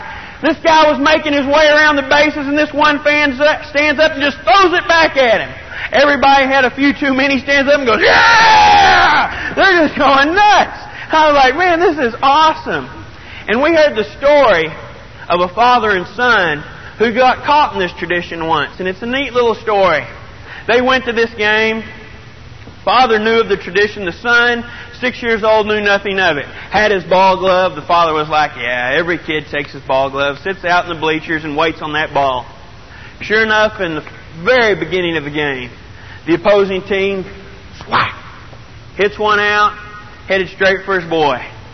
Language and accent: English; Texas, United States; I'm from Texas, all right, and all I'd seen play was the Rangers